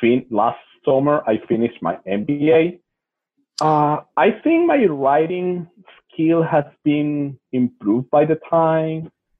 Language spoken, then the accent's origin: English; Venezuela; I am from Venezuela